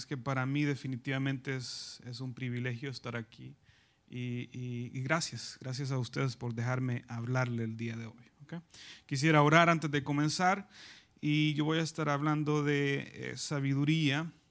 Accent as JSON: {"language": "Spanish", "country": "El Salvador", "moved": "yes", "lives_now": "Virginia Beach, United States", "said": "yo soy de El Salvador, y como yo lo dije anteriormente, venimos de Virginia Beach."}